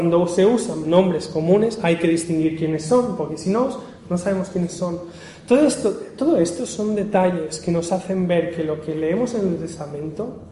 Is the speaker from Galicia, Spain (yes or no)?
no; Balearic Islands, Spain; yo soy de Menorca. En Menorca hay 2 ciudades, Barcelona y Ciudadela.